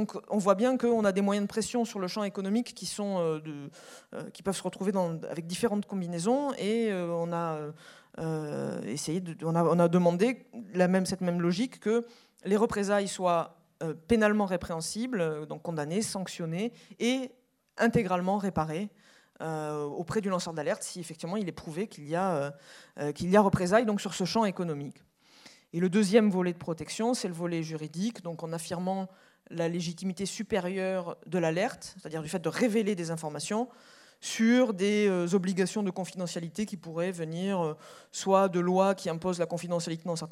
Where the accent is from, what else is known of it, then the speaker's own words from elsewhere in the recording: France; en tant que Française sur la scène européenne